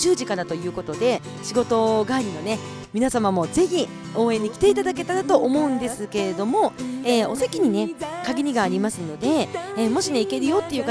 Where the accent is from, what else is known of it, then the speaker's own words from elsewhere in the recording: Kushiro, Hokkaido, Japan; 私の地元釧路市